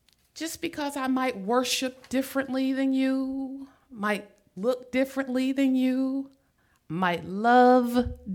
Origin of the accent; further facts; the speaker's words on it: Ohio, United States; I'm from Ohio.